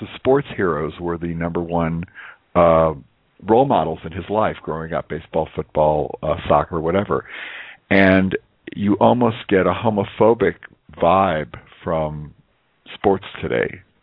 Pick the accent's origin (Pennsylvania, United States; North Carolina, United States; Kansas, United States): Kansas, United States; moved away as an adult; now in Florida, United States; I'm from Kansas. I moved to Florida 12 years ago.